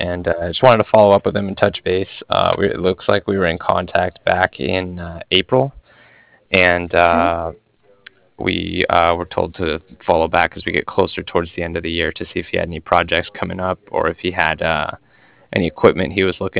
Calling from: Cardiff, Wales, United Kingdom; I was calling from Cardiff, and I was calling regarding some financing that was done with Trans Factors.

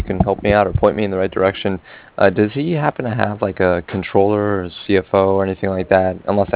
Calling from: Cardiff, Wales, United Kingdom; And I was calling from Cardiff.

